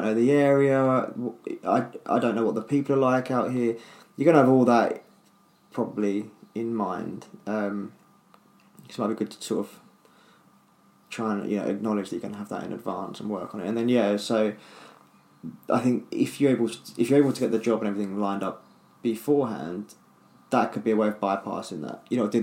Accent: United Kingdom; as a Brit going to America and Canada, we're normally quite well received.

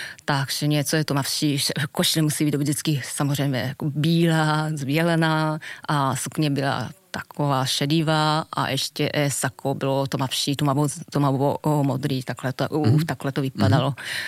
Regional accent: Osaka, Japan; Czech is a second language; Řekneme, já jsem z Osaky, takže v Osace byla silná tradice, že musíme nosit školní uniformy.

